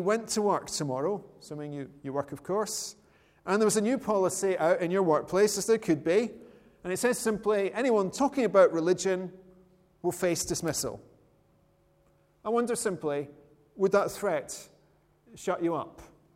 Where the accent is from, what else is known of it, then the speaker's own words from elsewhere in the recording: United Kingdom; born there; But, you know, it's very blessed to be born in Britain.